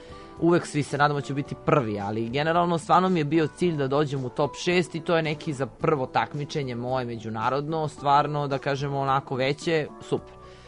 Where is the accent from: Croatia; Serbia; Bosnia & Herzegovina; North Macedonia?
Serbia; ja sam iz Srbije